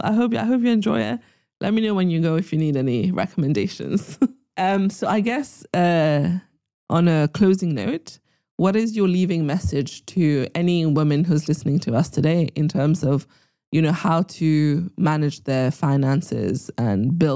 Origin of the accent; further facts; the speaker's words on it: Mauritius; You know, I'm from Mauritius.